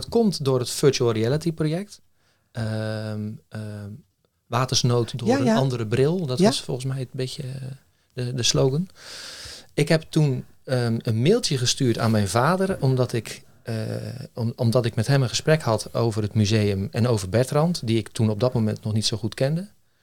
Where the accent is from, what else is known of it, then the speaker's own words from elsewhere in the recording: Sommelsdijk, South Holland, Netherlands; now in Middelharnis, Netherlands; Geboren en getogen in Sommelsdijk.